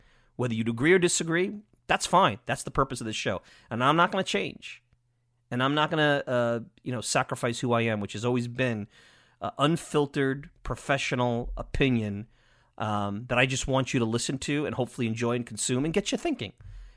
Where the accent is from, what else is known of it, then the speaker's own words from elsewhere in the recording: Long Island, New York, United States; Again, I'm biased from Long Island